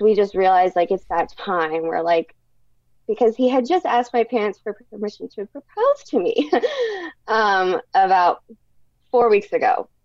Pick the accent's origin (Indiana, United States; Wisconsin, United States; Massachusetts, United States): Indiana, United States; I'm 25 and I'm from Indiana.